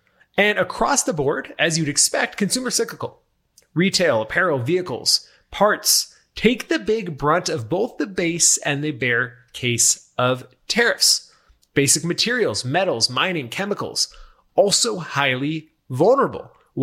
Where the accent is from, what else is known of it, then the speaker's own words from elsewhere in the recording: Thousand Oaks, California, United States; It's actually headquartered about a stone's throw away from where I grew up in Thousand Oaks, California.